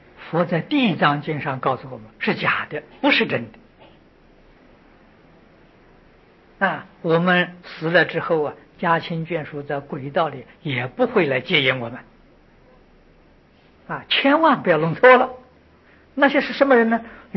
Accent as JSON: {"language": "Chinese", "country": "China", "said": "我们中国人讲灵魂还没有离开身体啊"}